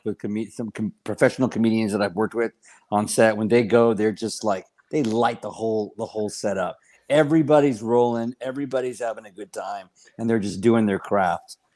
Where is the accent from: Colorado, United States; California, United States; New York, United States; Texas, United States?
Texas, United States; You know, it was a very traumatizing experience growing up in South Texas during that time.